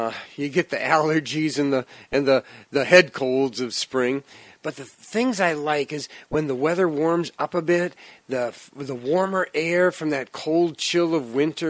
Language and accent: English; Wisconsin, United States; Growing up in Wisconsin, they'd leave for winter. It was just too cold for them to live up there.